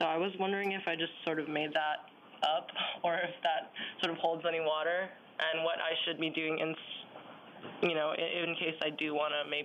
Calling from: New York, United States; Hi. I'm actually calling from New York.

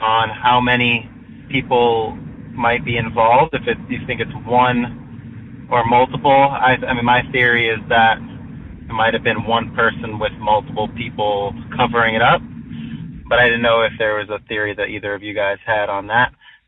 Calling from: Boston, Massachusetts, United States; I'm listening from Boston, Mass.

